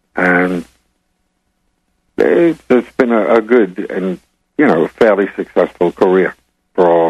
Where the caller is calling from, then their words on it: England, United Kingdom; And I'm calling from England.